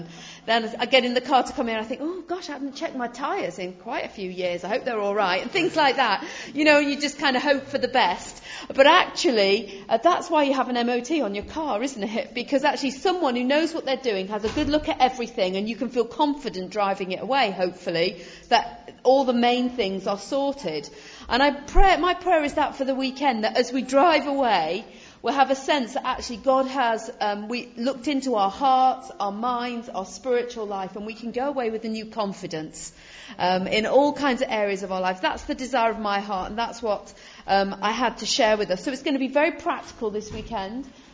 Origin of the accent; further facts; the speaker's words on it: North West England, United Kingdom; now in London, United Kingdom; I live in Greenwich in South East London. Originally I'm from the North West, so I'm not a Londoner born and bred or anything like that. But I've been in London a long time now.